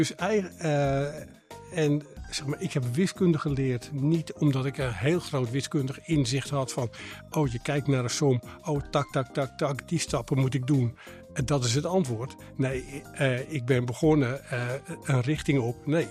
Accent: Hoorn, North Holland, Netherlands; Ja, ik ben geboren in Horen en ik heb hier mijn school gedaan.

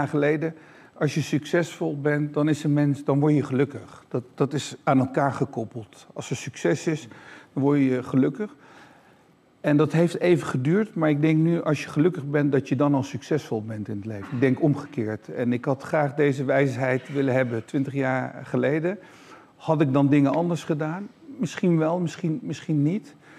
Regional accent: Netherlands; Ja, ik kom uit Nederland en ik loop je stage.

